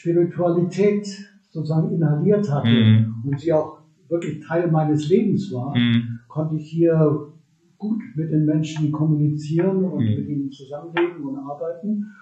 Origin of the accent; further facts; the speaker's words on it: Neuendettelsau, Bavaria, Germany; ich komme aus Neu-Dettelsau in Mittelfranken.